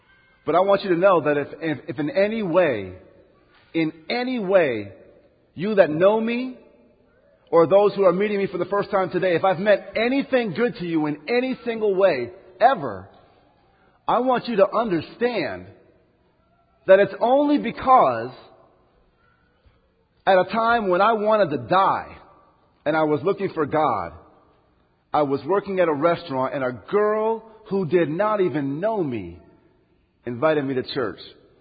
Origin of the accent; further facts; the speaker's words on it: Minnesota, United States; And yeah, I'm from Minnesota, and just to let you know a few things about myself